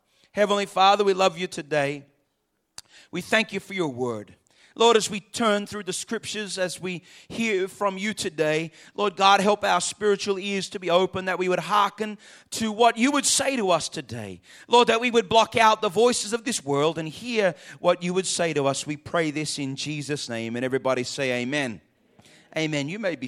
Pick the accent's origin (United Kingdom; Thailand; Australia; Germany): Australia; Melbourne, Victoria; born there; I'm from Melbourne, so, well, when I was born there.